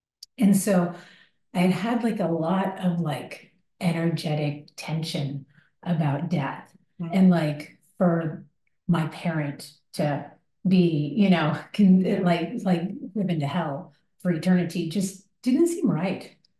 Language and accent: English; Texas, United States; My grandmother was the director of Art and History Museum. As I was growing up in Texas.